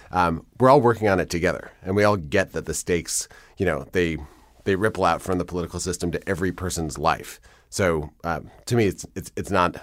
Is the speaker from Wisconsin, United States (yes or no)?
yes; Madison, Wisconsin, United States; So I grew up in Madison, where I live now, and in Wisconsin.